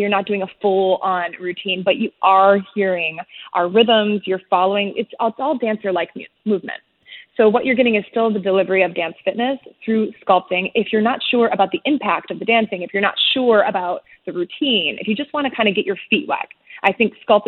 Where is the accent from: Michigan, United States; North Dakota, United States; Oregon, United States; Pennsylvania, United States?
Michigan, United States; so I grew up in Michigan, where boutique fitness was not a thing.